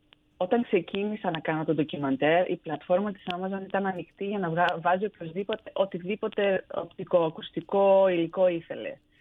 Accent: Crete, Greece; now in United States; εδώ στην Ξενιτιά ο τόπος μας είναι η Ελλάδα. Ναι, μένω ιδιαίτερη πατρίδα είναι η Κρήτη, αλλά ο τόπος μου είναι η Ελλάδα.

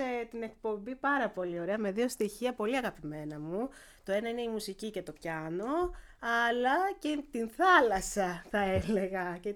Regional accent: Athens, Attica, Greece; born there

